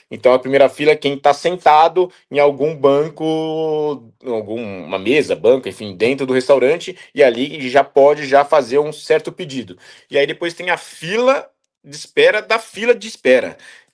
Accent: Bebedouro, São Paulo, Brazil; born there; Eu nasci em Bebedouro, né, norte do estado, né, próximo

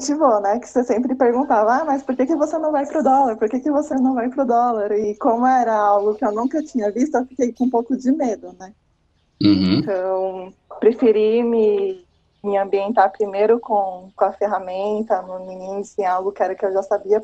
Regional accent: São Paulo, Brazil; sou de São Paulo

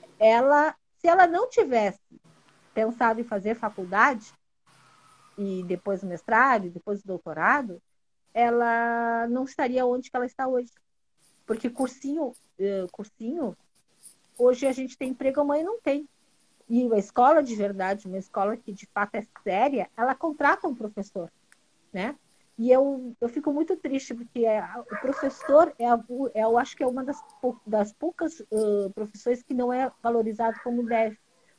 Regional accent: Uruguay; Eu sou uruguaia, filha de espanhóis. Tenho duas nacionalidades, a espanhola, a uruguaia e a brasileira.

